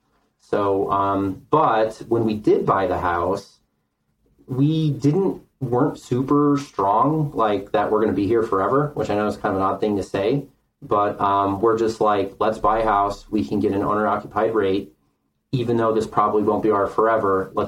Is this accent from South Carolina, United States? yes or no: no; Illinois, United States; And where I grew up in the Midwest, I grew up in Lake County, Illinois, and the property taxes are like 3, 4, maybe sometimes 5%.